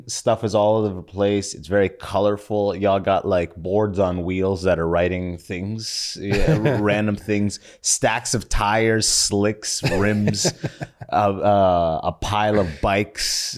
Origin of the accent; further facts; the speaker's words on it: London, Ontario, Canada; I grew up in London, Ontario. So I moved out there when I was 6. I did first to 12th grade, like all my school in there.